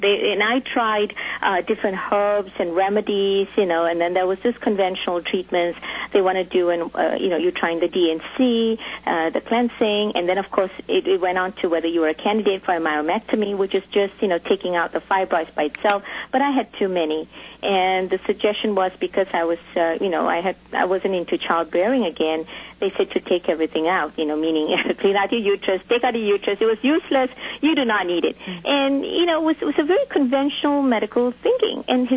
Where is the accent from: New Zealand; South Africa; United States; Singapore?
Singapore; I grew up in Singapore